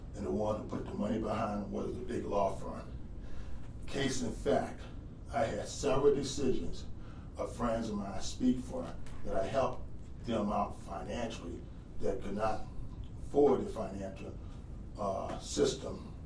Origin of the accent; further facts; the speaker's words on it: Houston, Texas, United States; from Houston, Harris County, Texas.